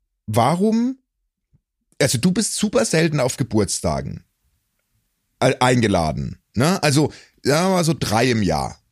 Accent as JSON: {"language": "German", "town": "Coburg", "region": "Bavaria", "country": "Germany", "tie": "born or raised there", "said": "weil dann kamen die großen Discounter in meine Heimat, ja."}